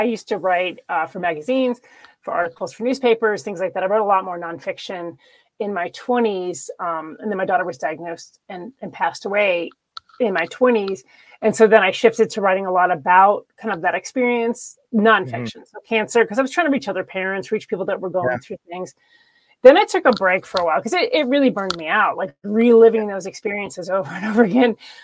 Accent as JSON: {"language": "English", "region": "New York", "country": "United States", "lives_now": "Georgia, United States", "said": "Like, I'm a New Yorker, but I hate the cold. So that's how I ended up here."}